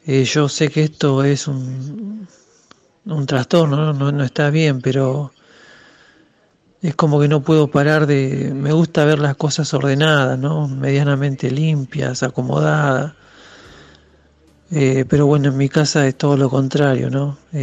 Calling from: Buenos Aires, Argentina; soy de Buenos Aires.

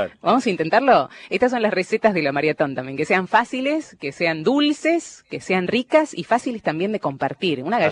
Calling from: Tucumán, Argentina; de Tucumán.

